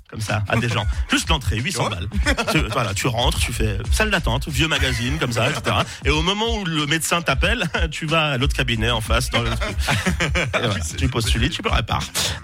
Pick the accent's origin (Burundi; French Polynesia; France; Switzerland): Switzerland; mais le pire, c'est que je suis suisse, je dis rien.